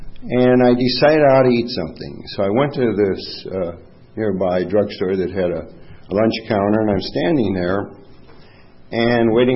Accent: Minneapolis, Minnesota, United States; And he and I grew up together in Minneapolis.

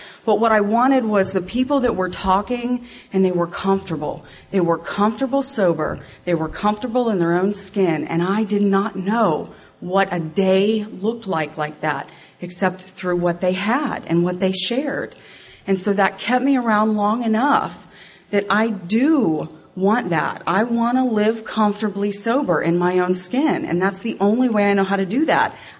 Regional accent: Sugar Hill, Georgia, United States; I'm from Sugar Hill, Georgia, which is about 45 minutes from here.

